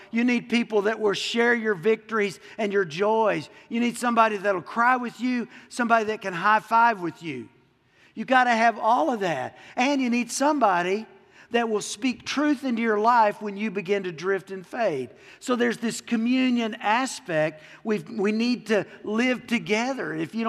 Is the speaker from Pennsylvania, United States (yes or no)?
no; Texas, United States; I'm from Texas, so it's far.